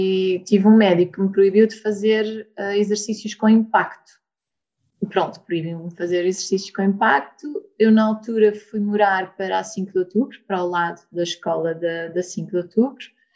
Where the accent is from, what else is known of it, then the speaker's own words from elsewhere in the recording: Lisbon, Portugal; sou lisboeta, portanto, nascida, criada, vivida em Lisboa.